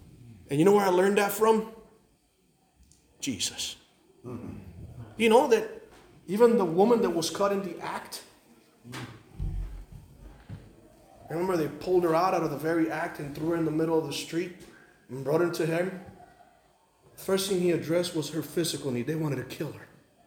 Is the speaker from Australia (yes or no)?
no; Puerto Rico; Now we're from Puerto Rico, so we try to go as many times as we can.